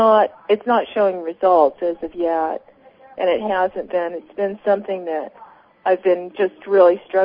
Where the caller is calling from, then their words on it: Tucson, Arizona, United States; Tucson, Lisa.